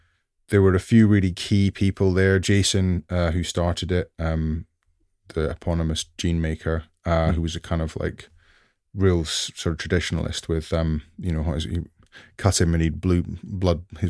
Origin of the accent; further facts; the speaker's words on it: Scotland, United Kingdom; It was very hot. I'm from Scotland.